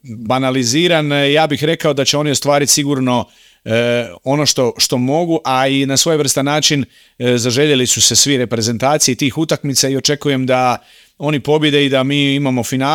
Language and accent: Croatian; Croatia; Pa ja sam naravno subjektivan kao Hrvat